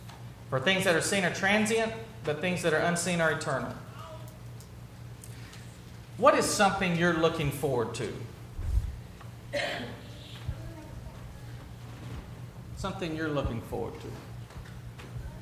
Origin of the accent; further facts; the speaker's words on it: United States; yes, I'm an American